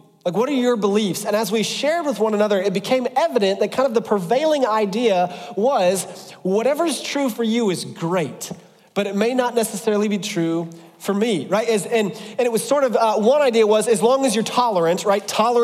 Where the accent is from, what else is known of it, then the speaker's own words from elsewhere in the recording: Ohio, United States; So I grew up in Southwest Ohio, and Southwest Ohio is nothing but farmland.